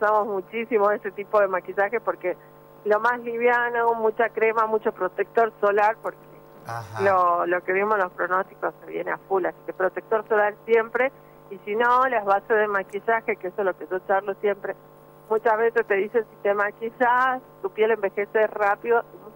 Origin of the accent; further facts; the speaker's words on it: Tartagal, Salta, Argentina; also born or lived in Tucumán; Sí, nací en Tucumán, pero desde los 4 años que vivo en Tartagal, me considero tartagalense.